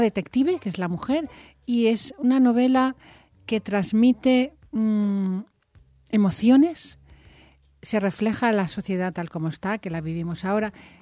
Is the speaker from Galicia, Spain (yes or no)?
no; Valencia, Valencian Community, Spain; also born or lived in Madrid; cuando yo vivía antes en Madrid, y soy de Valencia, pero... Viví en Madrid y me vine aquí.